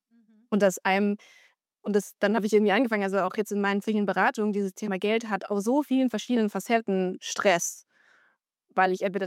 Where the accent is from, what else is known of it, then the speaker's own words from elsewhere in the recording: Stuttgart, Baden-Württemberg, Germany; now in Hamburg, Germany; ich bin 35 Jahre, frisch nach Hamburg gezogen, komme aber eigentlich aus der Stuttgarter Ecke